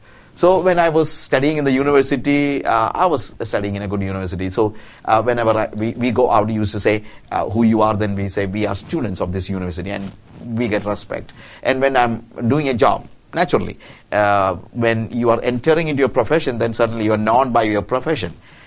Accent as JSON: {"language": "English", "country": "India", "lives_now": "Africa", "said": "Most of the time, I'm living in Africa. Everywhere, I'm a child of God. I'm coming from India."}